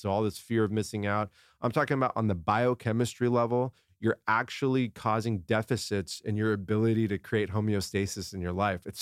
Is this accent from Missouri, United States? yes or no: no; La Jolla, California, United States; I grew up in La Jolla down in San Diego.